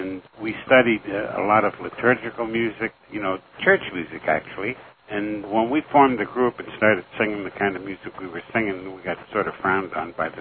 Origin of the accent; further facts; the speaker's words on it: Canada; We said, of course. We know. Are you kidding? We're from Canada.